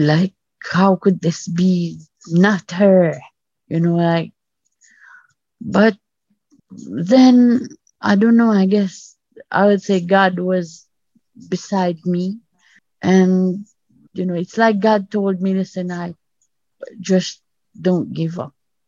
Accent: Mauritius; I'm from the East Coast of Africa and he's from Jamaica.

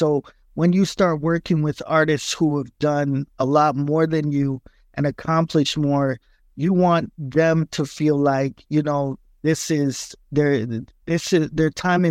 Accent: Winnipeg, Manitoba, Canada; also born or lived in New York, United States; I was born and raised in Winnipeg. I'm a son of Jamaican immigrants. I spent a lot of time in New York as well, going back and forth all my life. So you hear that influence in my music

